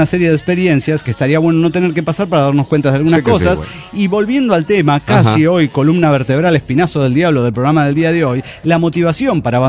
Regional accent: San Antonio, Texas, United States; de San Antonio, Texas.

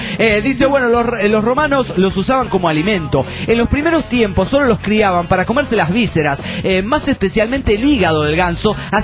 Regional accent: Ciudad Juárez, Chihuahua, Mexico; de Ciudad Juárez.

